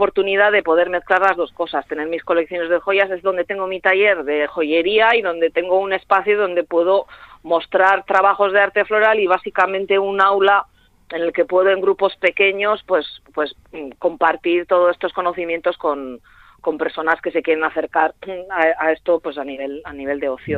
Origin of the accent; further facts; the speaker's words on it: Astigarraga, Basque Country, Spain; yo, por ejemplo, que soy de Astigarraga